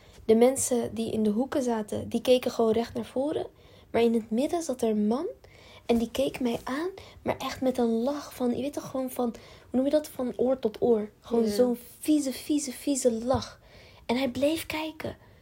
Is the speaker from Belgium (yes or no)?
no; Lyon, Auvergne-Rhône-Alpes, France; Wij komen dus uit Lyon.